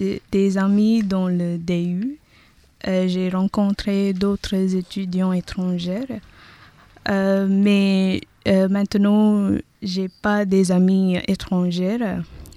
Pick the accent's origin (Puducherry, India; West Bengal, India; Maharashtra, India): Puducherry, India; now in France; Je viens de l'Inde. En Inde, ma ville natale est à Pondichéry, et c'est au sud de l'Inde.